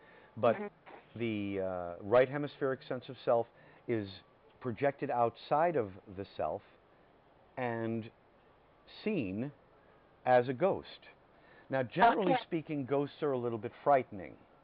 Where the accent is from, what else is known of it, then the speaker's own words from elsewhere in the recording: Michigan, United States; born there; now in San Francisco, United States; No. I was born in Michigan, southeast Michigan.